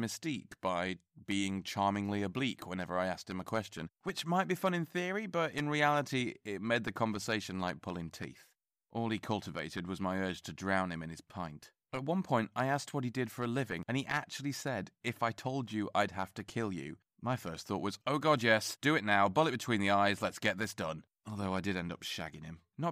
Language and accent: English; England, United Kingdom; but I'm English.